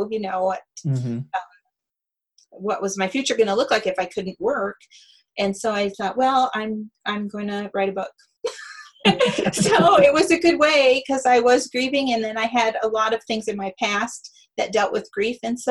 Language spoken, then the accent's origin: English; Michigan, United States; I was born in Houghton County in the UP. I lived here until I was 10. And then my family started a cycle of moving frequently.